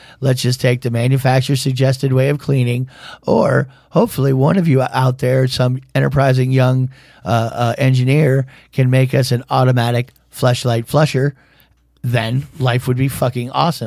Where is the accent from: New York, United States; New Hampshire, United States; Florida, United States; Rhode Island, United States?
Florida, United States; you know, growing up in Florida, it's not like there's, I'm going to find like